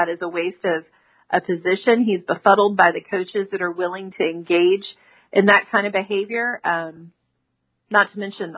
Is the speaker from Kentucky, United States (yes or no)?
yes; Kentucky, United States; born there; So I was born in Kentucky, very, very small town. I wasn't raised there because my dad was in college athletics, so we moved like every 2 years of my life.